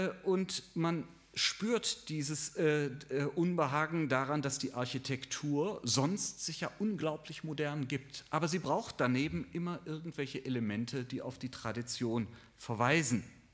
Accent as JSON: {"language": "German", "region": "West Germany", "country": "Germany", "said": "Und die Fahrt vom Flughafen in die Stadt kam mir als Wessi vor wie eine Reise durch eine Filmkulisse aus den 40er oder 50er Jahren."}